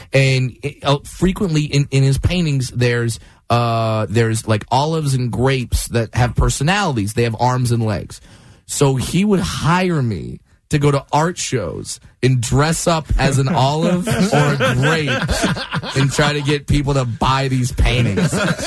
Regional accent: California, United States; accent: bro accent; Hey, I come from Orange County where we got the bro accent, man. Where it's all, everyone talks like Keanu Reeves and goes, I am an FBI agent.

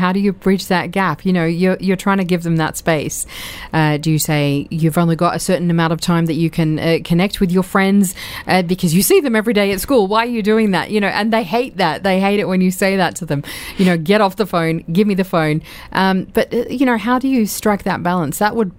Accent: Australia; But, you know, growing up in Australia, I'm from an Arab background. So I know that we as Arabs don't leave home until you get married.

